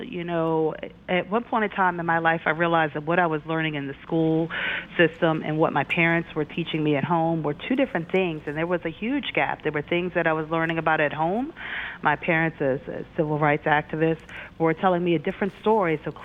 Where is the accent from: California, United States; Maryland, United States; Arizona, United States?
Maryland, United States; Baltimore; now in St. Louis, United States; I spent a lot of time in the classroom in Delaware, but I'm originally from Baltimore, and I actually was going to mention, you know, in my time here in St. Louis